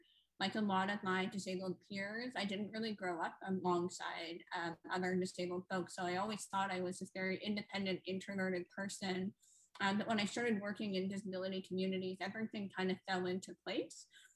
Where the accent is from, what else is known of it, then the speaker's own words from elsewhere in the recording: Canada; Pronouns are she, her, and I am a Canadian with immigrant lineage. And I've actually spent some time living in Vancouver, but I've been living in Toronto for the last 10 years